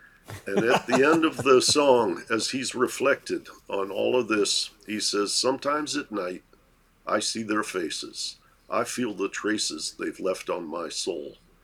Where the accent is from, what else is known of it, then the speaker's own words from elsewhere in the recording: Detroit, Michigan, United States; I mentioned at the outset that you and I grew up in Detroit